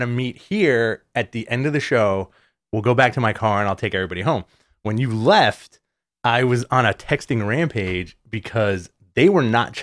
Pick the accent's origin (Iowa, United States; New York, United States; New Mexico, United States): New York, United States; Flushing; Listen, I grew up in Flushing.